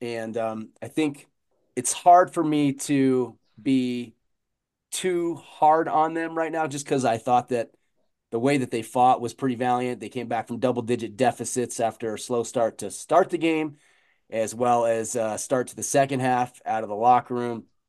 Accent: Nebraska, United States; I grew up in Nebraska where those teams were full of scholarship and walk-on guys.

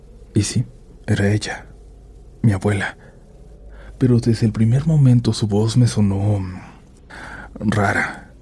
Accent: Morelia, Michoacán, Mexico; now in Guadalajara, Mexico; Vivo en Guadalajara, pero soy de Morelia.

